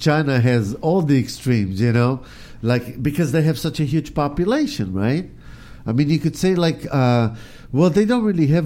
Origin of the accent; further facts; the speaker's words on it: Israel; English is a second language; I grew up in Israel